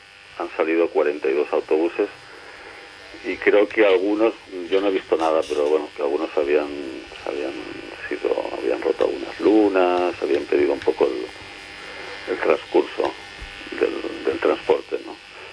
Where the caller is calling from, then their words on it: L'Hospitalet de Llobregat, Catalonia, Spain; Desde Hospitalet, de Llobregat, Barcelona.